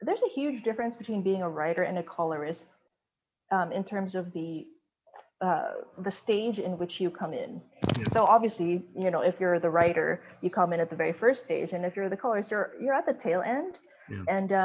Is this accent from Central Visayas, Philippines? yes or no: no; Manila, Metro Manila, Philippines; You know, I'm from Manila, Philippines